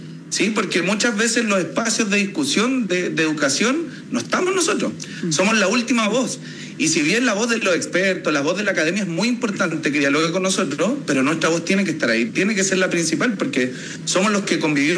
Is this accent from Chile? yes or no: yes; Santiago, Santiago Metropolitan Region, Chile